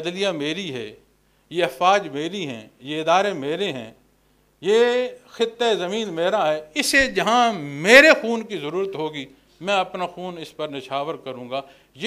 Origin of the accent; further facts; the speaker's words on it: Pakistan; میں پھر بتاتا ہوں جناب, میں پاکستانی ہوں جناب